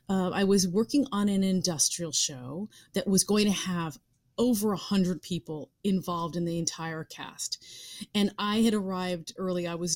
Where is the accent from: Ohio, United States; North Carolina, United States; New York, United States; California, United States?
New York, United States; New York City; being a New Yorker and feeling the collective grief and compassion that came from the city was deeply profound.